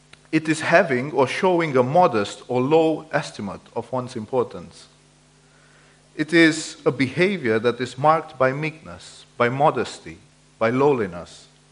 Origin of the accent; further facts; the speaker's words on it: Romania; You know, I come from Romania. We had communism and we had dictators.